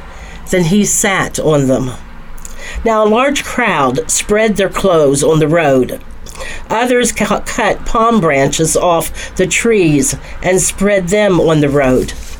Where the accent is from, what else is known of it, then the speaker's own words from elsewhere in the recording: Augusta, United States; I went back to my hometown, Augusta, and thinking of the parade that was always held on Thursday night during the week of the county fair. And as a child, I was a part of 4-H